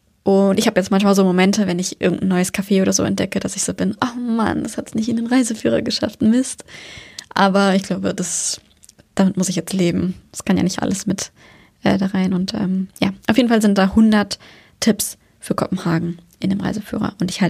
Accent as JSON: {"language": "German", "country": "Germany", "lives_now": "Denmark", "said": "Also soweit ich weiß, kann ich als Deutsche nach 5 Jahren hier die dänische Staatsbürgerschaft beantragen. Und ich wohne jetzt 3,5 Jahre hier."}